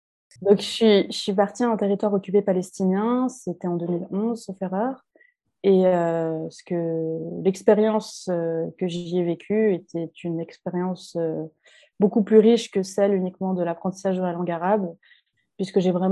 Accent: Geneva, Switzerland; J'ai grandi à Genève, de parents algériens, et ma mère est algéro-suissesse, et mon père est algéro-canadien, ce qui fait cette magnifique addition de trois nationalités

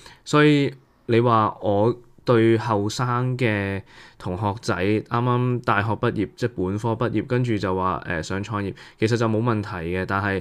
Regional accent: Macau; also born or lived in United States; 以我自己来讲，我在澳门长大，跟着在美国留学，跟着回澳门创业

